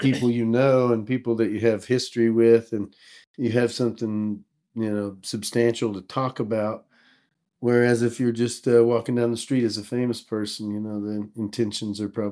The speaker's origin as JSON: {"language": "English", "town": "Rogersville", "region": "Missouri", "country": "United States", "tie": "born or raised there", "said": "So, I'm around Springfield area. So, where I went to school was a town called Rogersville. So that's where I lived. And that's the community that I lived in with my dad."}